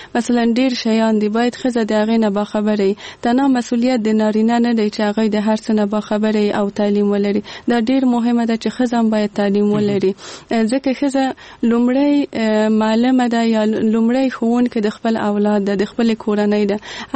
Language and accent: Pashto; Kabul, Afghanistan; زه په کابل کې زیږېدلې یم او دلته مې ژوند کړی.